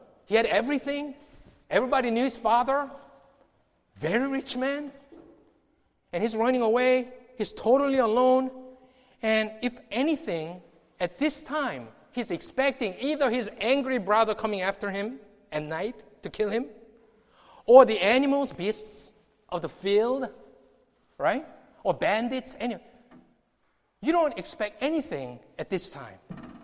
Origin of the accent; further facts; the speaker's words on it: Texas, United States; I told you I grew up in Texas, and Texas is right in the middle of the United States, right? So, being in Korean community